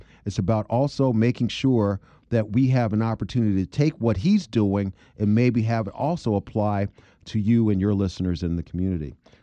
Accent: Ohio, United States; Cuyahoga County is the place where I grew up. It's the place where my family is called home since my days growing up in Glenville.

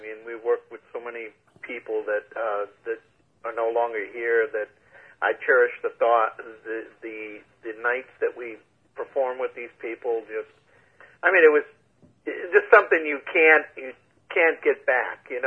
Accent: Bronx, New York, United States; Exactly. I was born, I grew up in Pelham Bay area, you know. I was there till I was 11 years old.

